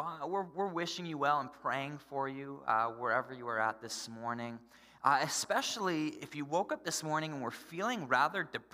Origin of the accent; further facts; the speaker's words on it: Ontario, Canada; I grew up in Ontario